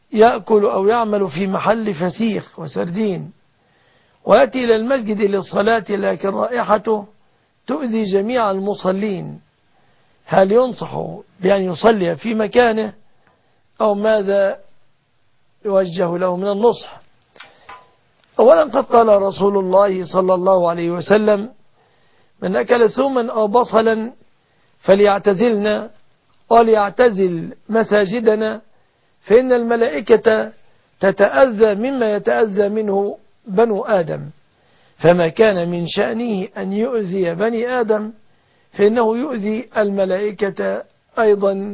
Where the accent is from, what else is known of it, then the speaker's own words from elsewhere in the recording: Egypt; بلادنا مصر